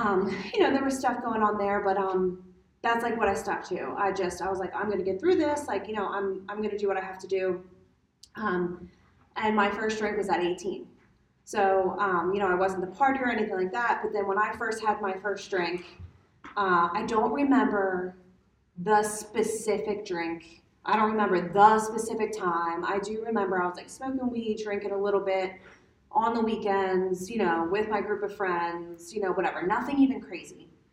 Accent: Montgomery County, United States; I grew up in Montgomery County.

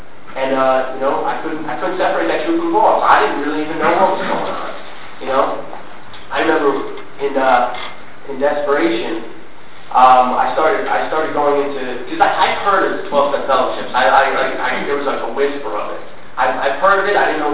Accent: New Jersey, United States; It was way up in North Jersey. I'm from South Jersey, and the ride was kind of killing me

